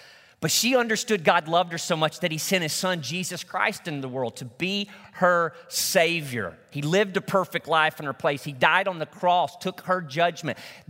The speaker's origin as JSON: {"language": "English", "region": "Arkansas", "country": "United States", "tie": "born or raised there", "said": "The small country church that I grew up in Northeast Arkansas, Providence Baptist Church, was blessed to have a phenomenal pianist."}